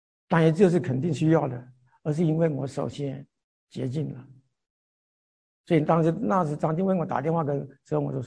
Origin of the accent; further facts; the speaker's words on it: Guilin, Guangxi, China; moved away as an adult; also born or lived in Zhongshan; now in United States; 我老家是桂林，因为怎么到中山，中山怎么信主，有怎么样的几年的经历。